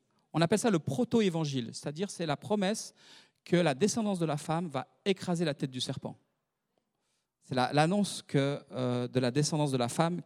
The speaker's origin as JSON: {"language": "French", "country": "Switzerland", "said": "Ça, c'est bien quand on est Suisse. On prend notre temps."}